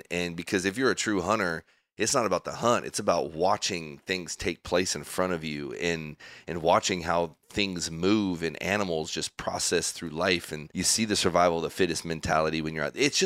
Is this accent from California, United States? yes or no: no; Spokane, Washington, United States; now in Texas, United States; I'm from the Northwest. Came down here from Spokane, Washington, on the east side of the state, and border Idaho, where there's tons of my family still lives up there.